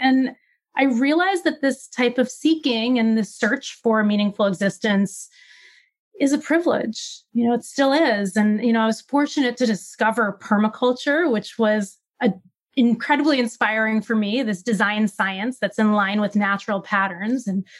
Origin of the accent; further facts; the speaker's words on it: New York, United States; I grew up on Eastern Long Island in New York, and I spent time in the forests in the Northeast and the tidal marshes by the Long Island Sound.